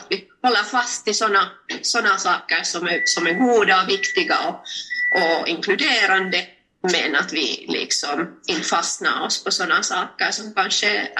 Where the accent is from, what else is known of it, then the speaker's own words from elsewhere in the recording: Finland; mina föräldrar kom från ett annat land, men jag ser ut som finländsk, och det har ju aldrig blivit ifrågasatt att jag är helt finländskt.